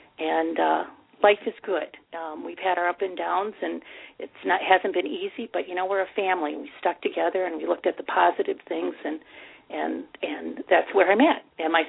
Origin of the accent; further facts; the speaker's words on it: Michigan, United States; Well, you know, I was born and raised in Michigan.